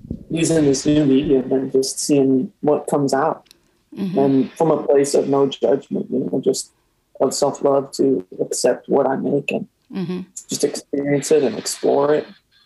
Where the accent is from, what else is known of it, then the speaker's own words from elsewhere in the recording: Decatur, United States; also born or lived in California; and then moved to Decatur when I was like, I don't know, probably first grade. So it's pretty much my hometown at this point, but I'm not born there or anything.